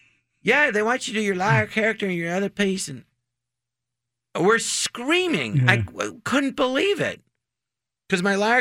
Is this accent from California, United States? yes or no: yes; Los Angeles, California, United States; I'm from Los Angeles.